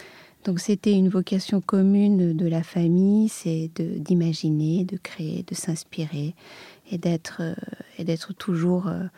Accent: Belgrade, Serbia; je suis née à Belgrade, j'ai grandi en Serbie dans une famille d'artistes, peintres, architectes et ingénieurs, donc dans un milieu artistique.

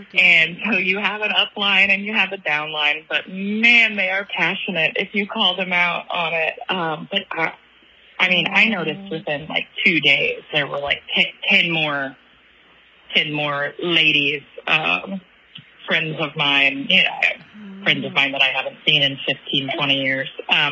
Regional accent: Kansas City, United States; I grew up in Kansas City

